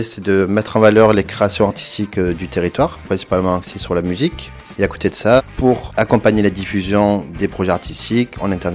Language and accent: French; Marseille, Provence-Alpes-Côte d'Azur, France; je suis originaire de Marseille, du centre-ville.